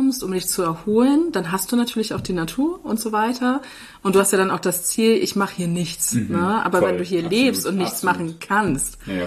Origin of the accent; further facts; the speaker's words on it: Henstedt-Ulzburg, Schleswig-Holstein, Germany; ich komme halt aus Schleswig-Holstein, aus dem wunderschönen Hennstedt-Ulzburg, was niemand kennt, außer dass sie bei den Frauen recht gut im Fußball sind und da auch DFB-Pokal immer aktiv dabei. Und ich bin dann eben fürs Studium nach Kiel.